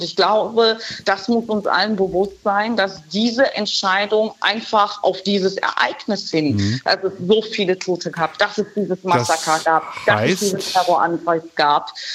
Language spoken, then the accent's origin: German; Germany; Das ist richtig, aber gerade wir als Deutsche haben eine historische Verantwortung gegenüber Israel.